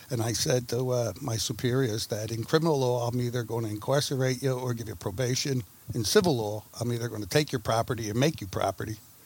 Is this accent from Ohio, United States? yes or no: no; Philadelphia, Pennsylvania, United States; I'm born and raised in South Philadelphia. And when I was growing up, there were no lawyers or doctors in my neighborhood.